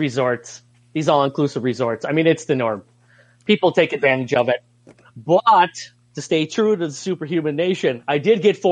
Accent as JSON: {"language": "English", "region": "Midwest", "country": "United States", "said": "I mean, we're all from the Midwest. So when you leave the Midwest and go anywhere sunny, you feel like you're in a different world."}